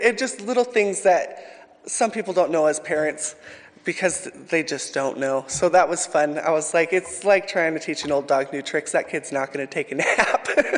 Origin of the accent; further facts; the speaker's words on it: Absarokee, Montana, United States; So they ended up splitting up when I was about 8 years old and we came back to live in Montana. I grew up in Absarokee, Montana. Little tiny town, if you guys know, about 80 miles from here.